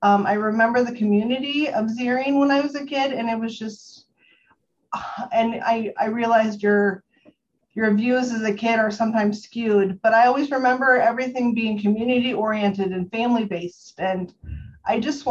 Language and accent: English; McCallsburg, Iowa, United States; I grew up in McCallsburg, and I graduated from Colonesco. And then once I left Colonesco, I went and attended Iowa State University.